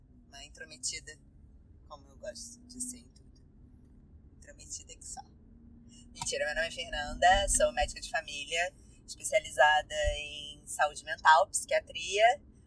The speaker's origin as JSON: {"language": "Portuguese", "region": "Rio de Janeiro", "country": "Brazil", "said": "Mas sou carioca."}